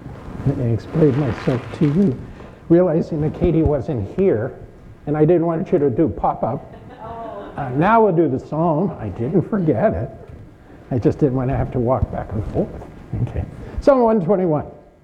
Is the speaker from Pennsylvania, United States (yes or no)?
yes; Pittsburgh, Pennsylvania, United States; growing up in the Appalachian area of Pittsburgh, the mountains have a drawing card